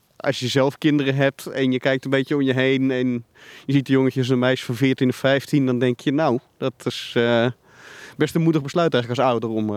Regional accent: Zeeland, Netherlands; Oké, okay, nou, ik ben geboren en getogen in Zeeland.

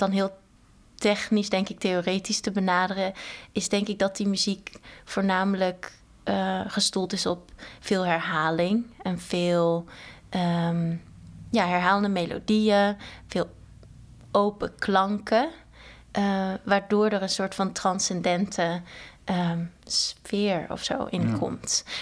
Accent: Goirle, North Brabant, Netherlands; also born or lived in Norway; En dat eigenlijk door dus in Noorwegen te wonen, ik ben gaan voelen en ontdekken dat, hey, nee, ja … uit Nederland, uit Goorle.

